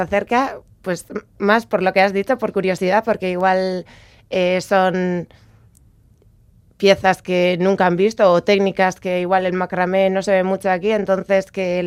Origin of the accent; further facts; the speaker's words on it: Abadiño, Basque Country, Spain; yo soy de Abadiño